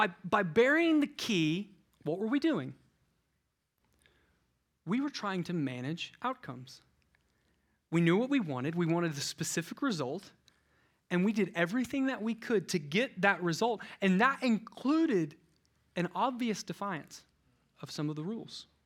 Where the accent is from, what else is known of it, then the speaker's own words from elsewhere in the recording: Kentucky, United States; I'm from Kentucky, so I can say that. It was in the boonies. It was surrounded by cornfields.